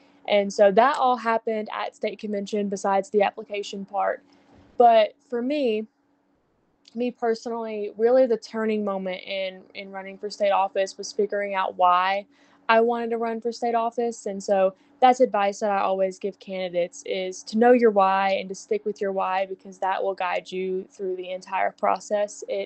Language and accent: English; McEwen, Tennessee, United States; I'm from McEwen, Tennessee, over in Middle Tennessee. I was raised on a small beef cattle operation over there